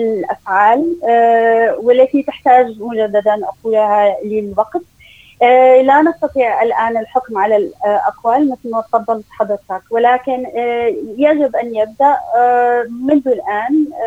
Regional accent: Syria; كسوريين عاشوا الويلات، وخصوصا بالسنوات الأخيرة، سنوات 14 الأخيرة بعد انطلاق الثورة

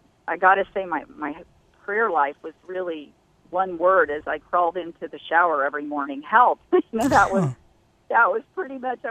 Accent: Kansas City, Kansas, United States; Well, I grew up in Kansas, of all places, right in the heartland, Kansas City, and went to college there at the University of Kansas.

